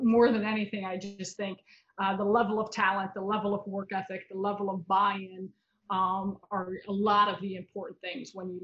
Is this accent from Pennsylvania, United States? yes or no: no; Chicago, Illinois, United States; now in New York, United States; You know, I'm born and raised in Chicago, so I I think I have a maybe wider lens and perspective on this.